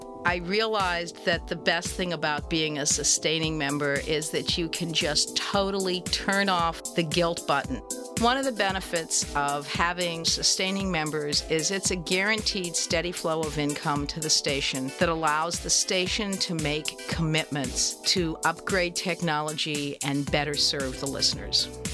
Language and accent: English; Madison, Wisconsin, United States; from Madison, Wisconsin.